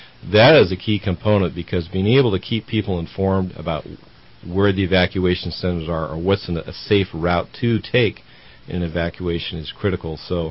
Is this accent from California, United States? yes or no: yes; San Bernardino, California, United States; And, I grew up in San Bernardino. We had a fire there once called a Panorama Fire, and several hundred homes got burned down.